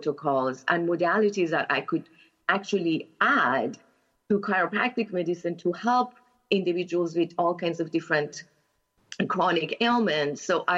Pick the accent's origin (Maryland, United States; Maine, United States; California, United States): California, United States; Los Angeles; So I live in Los Angeles. I'm from Los Angeles, California, and practice here.